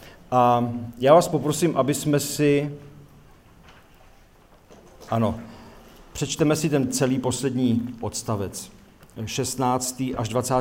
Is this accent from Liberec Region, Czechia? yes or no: yes; Jablonec nad Nisou, Liberec Region, Czechia; my jsme z Jablonce nad Nisou, je to v podstatě město. Ti, kdo z vás tam ještě nebyli, tak je to vlastně v údolí Jizerských hor a díváme se i na Krkonoše